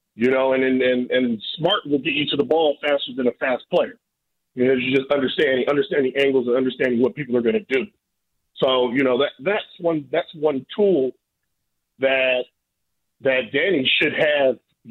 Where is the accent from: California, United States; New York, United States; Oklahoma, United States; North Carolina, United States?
California, United States; Sacramento; We went back and forth because obviously I grew up in Sacramento